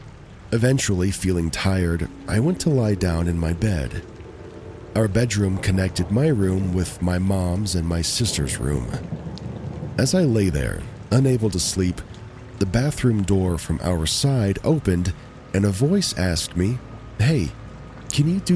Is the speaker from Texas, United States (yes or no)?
yes; Texas, United States; also born or lived in Los Angeles, California; I'm originally from California. My entire family resides in Los Angeles. Unfortunately, or maybe fortunately, we moved when I was about 2 to a small town in Texas. So, as I like to say, I'm a Cali-made, Texas-raised.